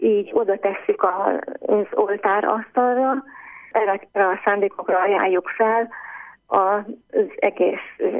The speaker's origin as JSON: {"language": "Hungarian", "town": "Alsónémedi", "region": "Pest", "country": "Hungary", "tie": "born or raised there", "said": "Ismerjük egymást, egymástól nem messze lakunk. Itt nőttünk fel mindnyájan alsó némedében, és segítjük elhordozni egymás terhét."}